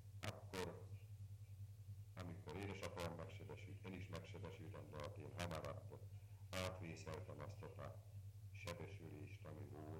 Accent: Sókszalőce, Hungary; Sókszalőcén születtem én is, még annak idején csak Sóknak hívta akkor.

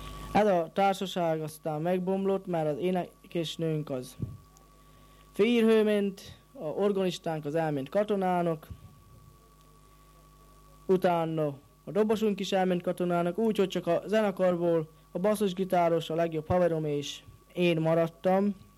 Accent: Zlatná na Ostrove, Nitra Region, Slovakia; mikor először fölléptünk május 1-i fölvonuláson Aranyoson, a szülőfalunkban, és Komáromban is.

